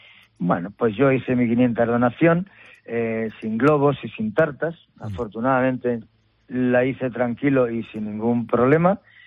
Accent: Socuéllamos, Castilla-La Mancha, Spain; born there; now in Burgos, Spain; Yo llevo 47 años en Burgos, pero nací en un pueblo de Ciudad Real que se llama Socuéllamos.

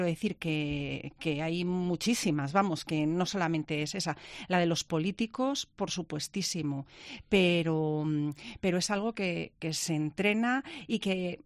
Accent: Spain; nosotros somos españoles y hablamos en español

